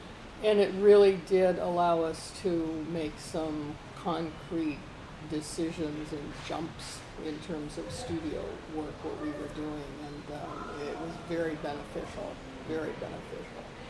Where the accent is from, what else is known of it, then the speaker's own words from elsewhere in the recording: Chicago, Illinois, United States; born there; Well, I was born in Chicago, May 6, 1940.